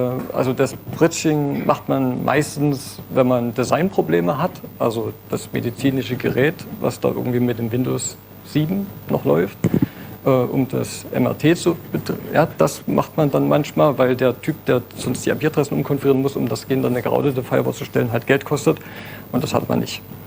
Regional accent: Dresden, Saxony, Germany; man hört es vielleicht, ich komme aus Dresden

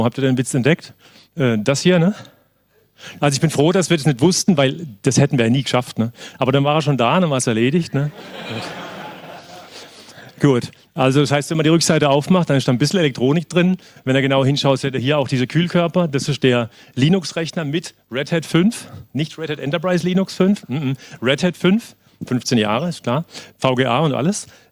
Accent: Southwest Germany, Germany; ich bin aus dem Südwesten, ich hoffe, er versteht mich trotzdem

